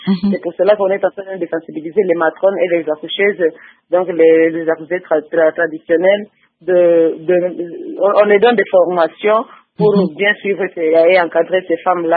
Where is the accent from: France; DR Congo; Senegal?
DR Congo; Uvira, South Kivu; Nous travaillons avec l'école orthodoxe d'ici chez nous à Ouvira